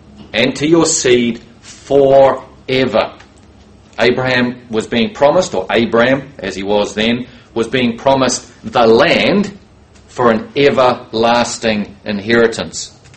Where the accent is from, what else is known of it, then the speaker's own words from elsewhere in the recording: New Zealand; I'm from New Zealand, and I too would like to welcome you all here.